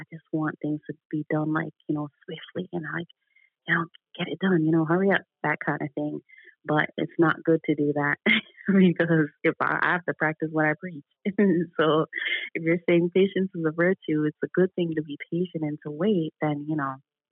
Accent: Jamaica; now in New York, United States; I'm Jamaican. and that's pretty much it. I mean, I live in New York. I live in Austin, New York

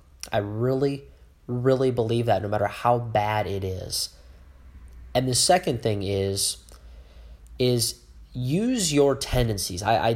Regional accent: Dubuque, Iowa, United States; also born or lived in St. Louis; And grew up in Dubuque, Iowa, where I originate now. I was born in St. Louis, Missouri. I only lived there for about 6 months to a year. And then my parents moved to Dubuque.

